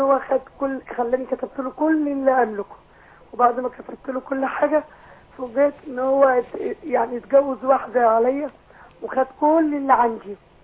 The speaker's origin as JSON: {"language": "Arabic", "town": "Faiyum", "region": "Faiyum Governorate", "country": "Egypt", "said": "أنا من الفيوم"}